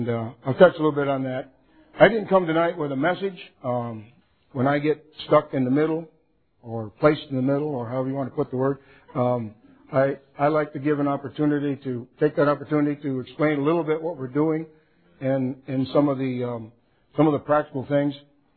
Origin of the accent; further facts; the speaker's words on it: Michigan, United States; And I'm from Michigan, the center of time study and production.